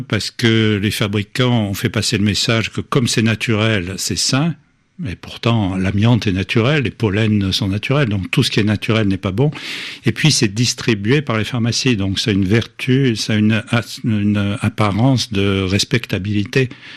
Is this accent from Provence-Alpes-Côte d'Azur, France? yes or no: yes; Marseille, Provence-Alpes-Côte d'Azur, France; Bon, je suis Marseillais, donc je connais un peu la question.